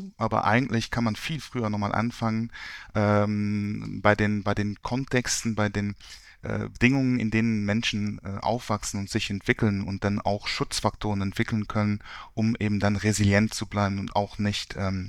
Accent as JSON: {"language": "German", "country": "Luxembourg", "first_language": "Luxembourgish", "second_language": "German", "said": "ich bin Luxemburger, ich spreche Luxemburgisch, ich habe in Deutschland studiert"}